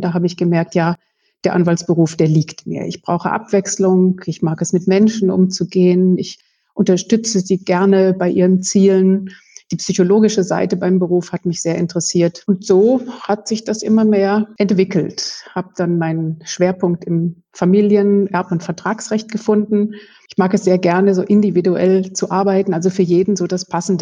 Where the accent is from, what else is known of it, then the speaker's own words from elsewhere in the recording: North Rhine-Westphalia, Germany; Mein Studium habe ich noch im schönen Münsterland absolviert. Ich stamme aus Westfalen.